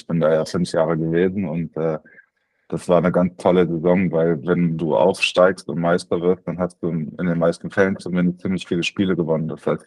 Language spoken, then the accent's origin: German; Berlin, Germany; also born or lived in Brandenburg; Also ich bin in Berlin groß geworden, das hat gerade schon gesagt, und weil ich noch drei jüngere Brüder bekommen habe, mussten wir uns so wohnungstechnisch vergrößern und sind dann nach Brandenburg gezogen, in ein Haus.